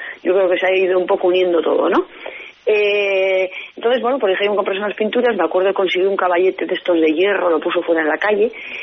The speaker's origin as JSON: {"language": "Spanish", "town": "Artziniega", "region": "Basque Country", "country": "Spain", "tie": "born or raised there", "said": "el hacer una exposición aquí en Artziniega, que es mi pueblo"}